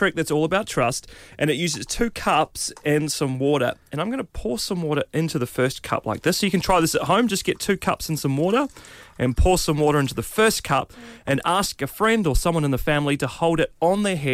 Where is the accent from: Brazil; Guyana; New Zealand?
New Zealand; moved away; Well, what happened is I moved over from New Zealand and I went to buy a rabbit at the pet shop.